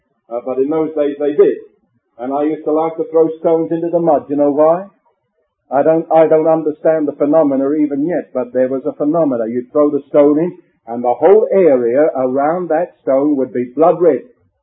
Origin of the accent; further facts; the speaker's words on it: England, United Kingdom; I was born and brought up near the River Thames in England.